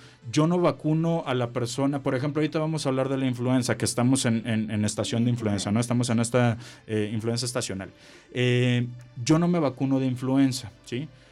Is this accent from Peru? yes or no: no; Mexico